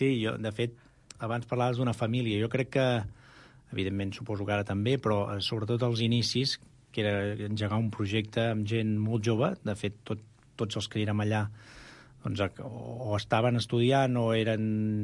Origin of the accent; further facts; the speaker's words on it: Terrassa, Catalonia, Spain; Jo sóc de Terrassa, fa anys que no hi visc, però tinc família i em considero de Terrassa i col·laborava a mitjans locals de Terrassa, no?